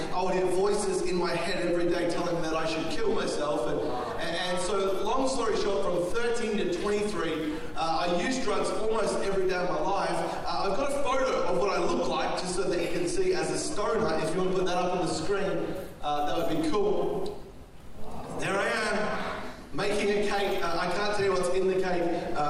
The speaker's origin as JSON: {"language": "English", "town": "Melbourne", "region": "Victoria", "country": "Australia", "tie": "born or raised there", "said": "I grew up in Melbourne, Australia"}